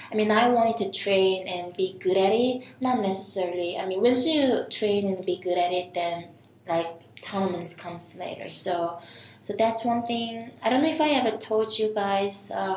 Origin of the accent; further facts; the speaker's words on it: South Korea; I'm from Korea and I'm in Asia